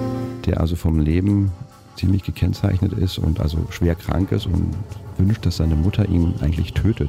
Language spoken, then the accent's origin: German; East Germany, Germany; weil ich bin in der DDR aufgewachsen und war da nicht immer glücklich, muss ich ehrlich sagen.